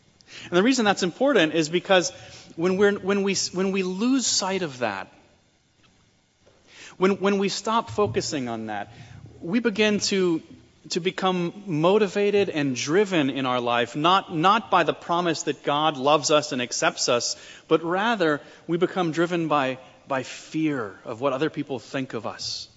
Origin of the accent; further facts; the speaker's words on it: Denver, Colorado, United States; born there; I was born in Denver, and so maybe there's some kind of connection there.